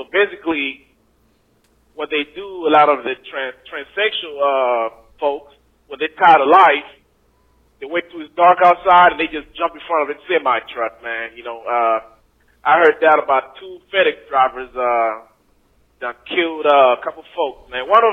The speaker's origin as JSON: {"language": "English", "country": "Rwanda", "lives_now": "United States", "said": "As y'all know, you know, I came from Rwanda, so I skipped death a couple times. You know, been to different countries"}